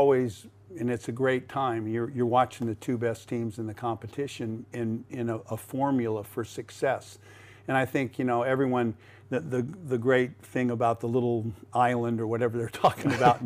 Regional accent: United States; now in Australia; Well, I come from the States, LA, New York, you know, and I know what that is.

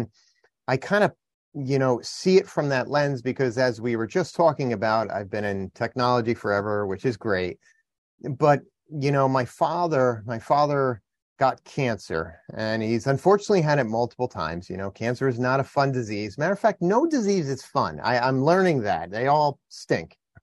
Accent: New Jersey, United States; It was beautiful up in the Northeast. I'm from New Jersey and it was great.

